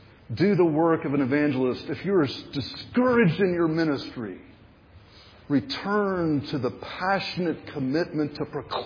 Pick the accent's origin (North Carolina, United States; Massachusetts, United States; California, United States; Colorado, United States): North Carolina, United States; Raleigh; I grew up in Raleigh, North Carolina. The city high school where I played basketball was the place where Pete Maravich had played his final season.